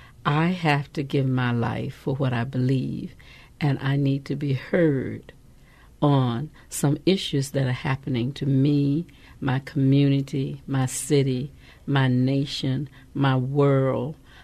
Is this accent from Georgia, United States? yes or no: yes; Albany, Georgia, United States; As a young black woman growing up in Albany, I had been highly motivated by a number of things.